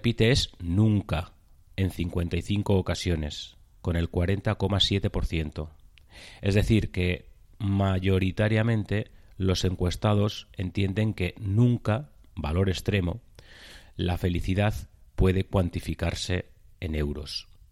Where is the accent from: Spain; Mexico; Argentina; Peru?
Spain; La Algaba, Andalusia; Paseaba yo hace unos 2 años por mi pueblo, La Algaba